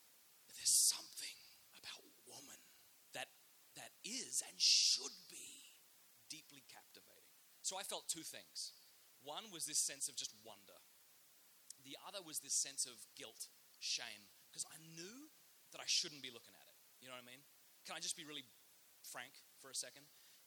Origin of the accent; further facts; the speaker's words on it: Australia; We didn't have snow growing up in Australia, never saw it.